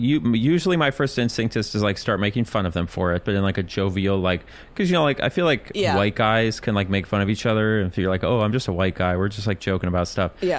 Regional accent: Minneapolis, Minnesota, United States; I told him I was from Minneapolis, and I told him if he didn't shut his mouth about my hometown, I would burn the bar

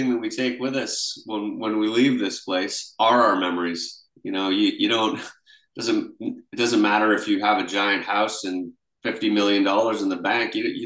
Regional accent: New Canaan, Connecticut, United States; also born or lived in England; My first memories are of living in New Canaan near New York, where we lived.

